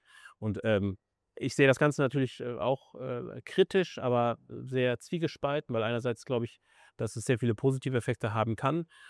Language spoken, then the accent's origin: German; Solingen, North Rhine-Westphalia, Germany; Solingen wurde jetzt hier gedroppt, meine Heimatstadt